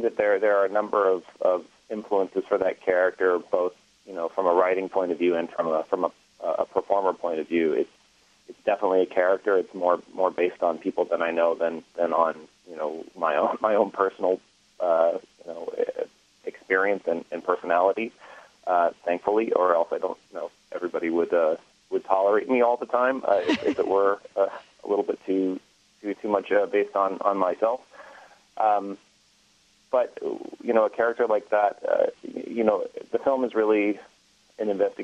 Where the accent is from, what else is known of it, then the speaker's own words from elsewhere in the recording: California, United States; also born or lived in Oregon; I grew up on the West Coast between Northern California and Oregon, and you know, there are a lot of Basque immigrants in that part of the country.